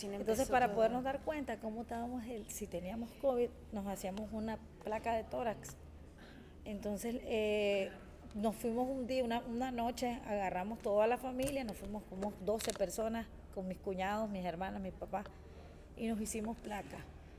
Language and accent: Spanish; Nicaragua; now in Chapel Hill, United States; soy de Nicaragua, y como dicen, estoy aquí en Chapel Hill de pasadita, no lo sabemos todavía.